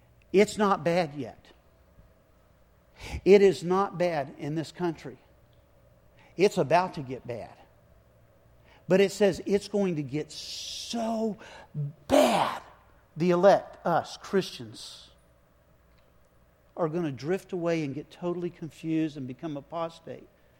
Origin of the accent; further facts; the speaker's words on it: Gulf Coast, United States; I'm from the Gulf Coast. I know the effect.